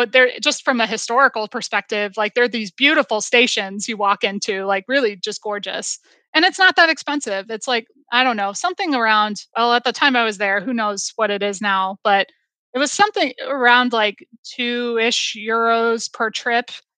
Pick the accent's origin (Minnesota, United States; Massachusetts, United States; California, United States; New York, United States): Massachusetts, United States; Boston; And I grew up originally in the Boston area, and like Boston's public transit is not great.